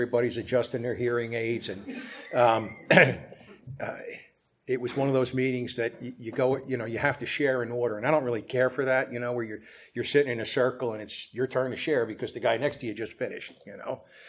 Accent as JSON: {"language": "English", "region": "New Jersey", "country": "United States", "tie": "born or raised there", "said": "I was born and raised in North Jersey. I'm the youngest of seven children."}